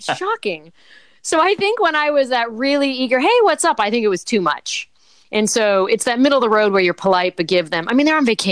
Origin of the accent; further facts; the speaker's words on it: Martha's Vineyard, Massachusetts, United States; I'm a townie from Martha's Vineyard.